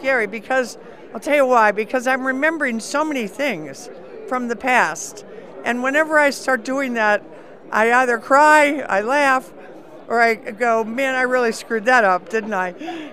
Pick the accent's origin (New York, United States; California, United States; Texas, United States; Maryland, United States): Maryland, United States; Rogers Forge; Well, I spent most of my life here, actually. It was so formative. I grew up in Rogers Forge. I played golf at the Country Club of Maryland when I was nine.